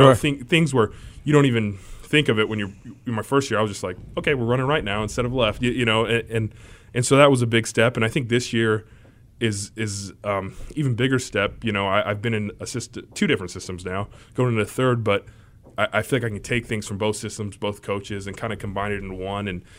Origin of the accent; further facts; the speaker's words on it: California, United States; Yeah, so I'm from SoCal originally